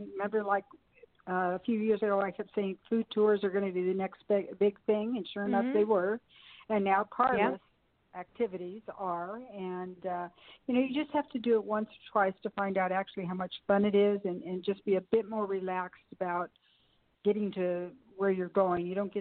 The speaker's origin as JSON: {"language": "English", "region": "California", "country": "United States", "said": "because I'm from Southern California, too, I like the lighter stuff."}